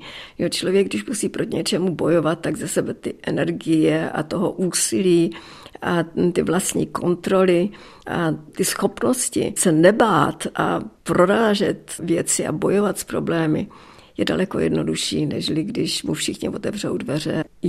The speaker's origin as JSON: {"language": "Czech", "region": "Moravia", "country": "Czechia", "said": "kdy jsme se přestěhovali do Prahy a kdy já jsem mluvila moravsky, já jsem z Moravy"}